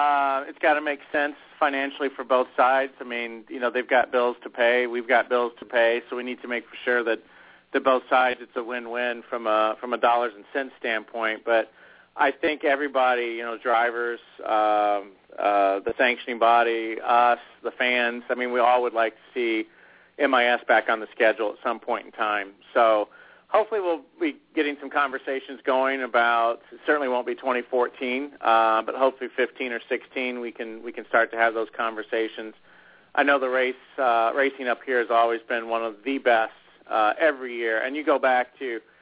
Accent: Indiana, United States; growing up in Indiana, just a huge race fan

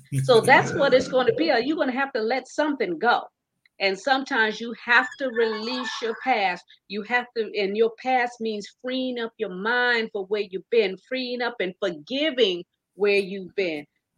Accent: New York, United States; also born or lived in South Carolina; I was raised partly in the country, and first time I ever saw it, because, you know, I was raised in New York, but then I went to South Carolina and did some schooling there.

